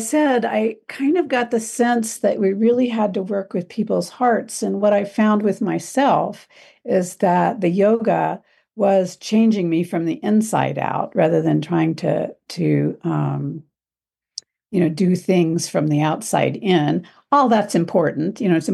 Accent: Morgantown, West Virginia, United States; also born or lived in Europe / California; I'm actually from Morgantown, West Virginia.

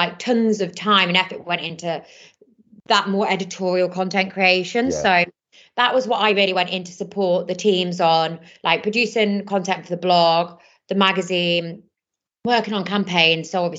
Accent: North West England, United Kingdom; I think growing up near Manchester, I was like, I'm never gonna live in Manchester

